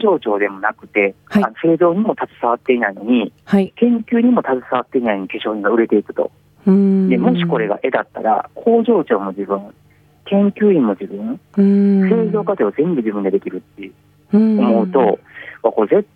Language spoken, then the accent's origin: Japanese; Kyoto, Japan; 地元が京都なもので、京都の地元に帰るときに